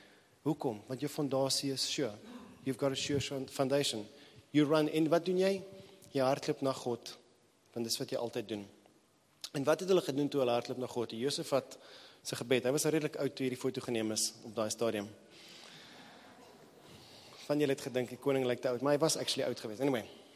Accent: Johannesburg, Gauteng, South Africa; ek kom uit Johannesburg

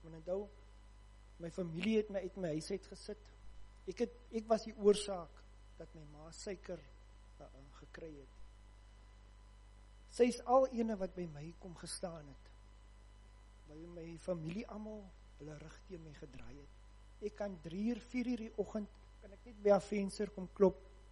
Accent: Pearl Valley, Western Cape, South Africa; Ek kom van Pearl Valley

